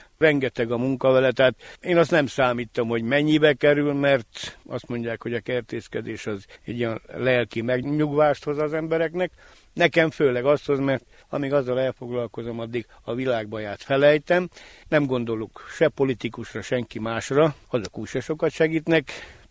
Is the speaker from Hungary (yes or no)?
no; Nyárádszentlászló, Mureș County, Romania; nyugdíjas, itt élek Nyárádszentlászon, itt születtem, és gyakorlatilag nagy részét az életemnek itt éltem